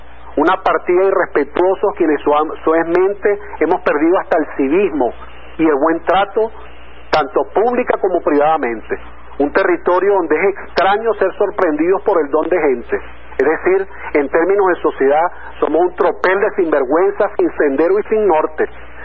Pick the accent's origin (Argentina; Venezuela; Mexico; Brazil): Venezuela; Ahí van a emerger los valientes y las individualidades y el colectivo de nosotros como venezolanos.